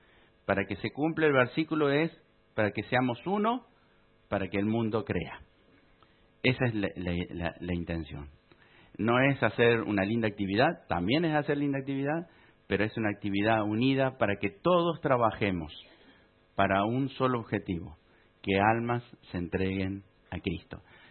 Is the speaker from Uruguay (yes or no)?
no; Argentina; born there; soy argentino de nacimiento, en el país de los campeones.